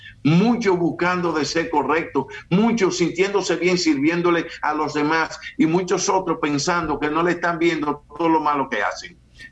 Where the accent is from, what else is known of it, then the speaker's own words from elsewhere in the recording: Dominican Republic; que todos somos dominicanos